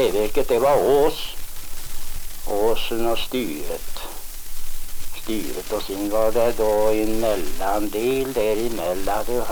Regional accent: Sörbygden, Sweden; så jag var den indra ifrån Sörbygden som var ute då.

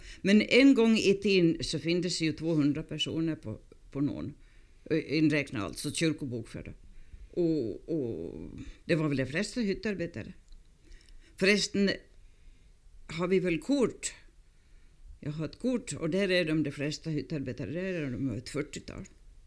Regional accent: Damtorp, Dalarna County, Sweden; born there; I Damtorp, i Norn.

